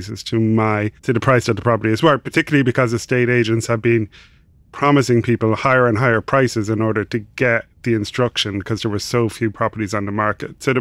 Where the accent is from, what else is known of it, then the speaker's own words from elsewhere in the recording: Ireland; So I'm Irish, obviously from the accent.